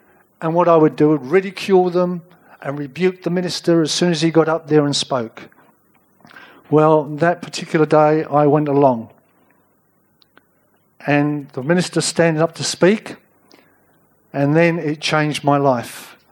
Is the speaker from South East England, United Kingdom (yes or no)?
no; London, United Kingdom; I grew up in bliss because I was so ignorant growing up in London.